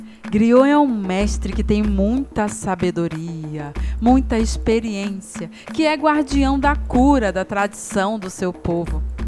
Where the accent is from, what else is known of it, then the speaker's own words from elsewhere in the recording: Amapá, Brazil; Eu sou quilombola, sou mulher negra. Sou do Amapá, que fica aqui no extremo norte do Brasil.